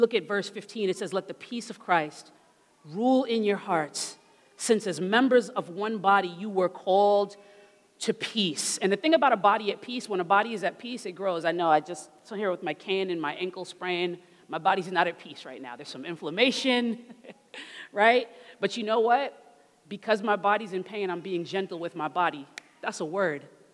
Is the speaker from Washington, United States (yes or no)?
no; Brooklyn, New York, United States; because I'm from Brooklyn, and I've been taking a train my whole life.